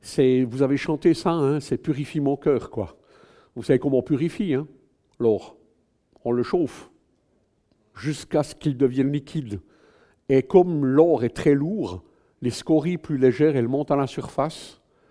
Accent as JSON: {"language": "French", "country": "Switzerland", "said": "Moi, je suis Suisse, j'aurais pu être né au Bangladesh"}